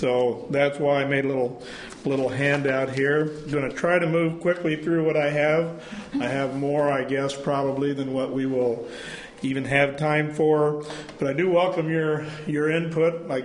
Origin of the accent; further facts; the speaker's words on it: Sheridan, Oregon, United States; from Sheridan, Oregon, from Sheridan Mennonite Church.